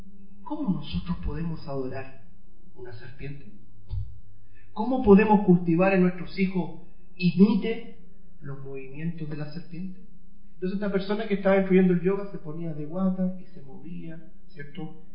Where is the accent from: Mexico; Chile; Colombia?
Chile; No tenemos, en otras palabras, como buen chileno, ni para hacer cantar un ciego, decía mi madre.